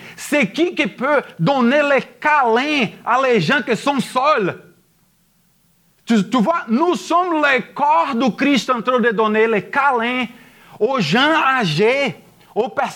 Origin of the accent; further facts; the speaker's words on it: Brazil; French is a second language; now in Canada; je sais que je viens d'une culture chaude. Je sais. Je sais que je viens du Brésil où on est tous en train de donner les câlins partout.